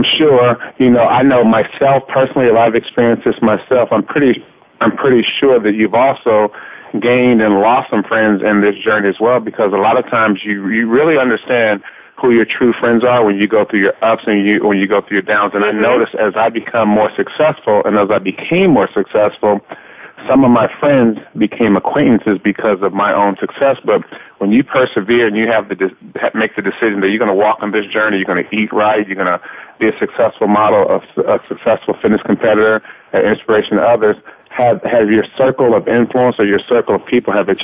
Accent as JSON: {"language": "English", "town": "Los Angeles", "region": "California", "country": "United States", "tie": "born or raised there", "said": "I signed with the LA Lakers right after the draft day, my hometown team"}